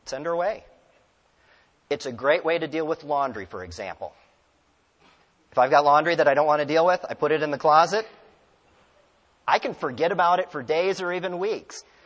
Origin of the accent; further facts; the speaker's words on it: Ohio, United States; The guy next to me was from Iowa. I introduce myself and say that I'm from Ohio.